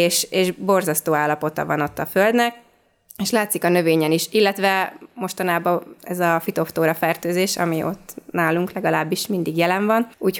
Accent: Tahitótfalu, Pest, Hungary; 25 éve én az Eperföldön élek, mert ugyan férjemmel csak 2017-ben kezdtünk bele egy pályázat kapcsán, de én kiskorom óta ott nőttem föl az Eperföldön

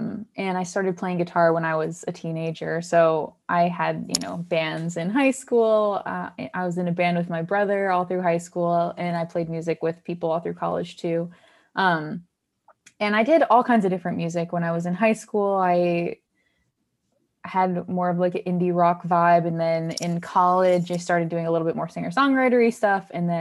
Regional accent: Massachusetts, United States; also born or lived in Philadelphia; Yeah, I'm from Massachusetts, and then I moved here from a few years that I spent in Philadelphia.

